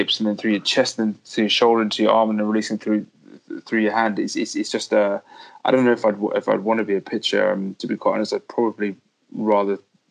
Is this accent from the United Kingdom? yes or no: yes; England, United Kingdom; And I love the way, as an Englishman, I love the way that things are different from just looking at the whole American perspective